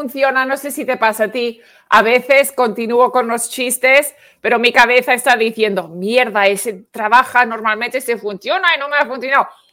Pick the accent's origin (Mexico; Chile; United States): United States; New York; Porque yo no hablé, ¡soy de New York!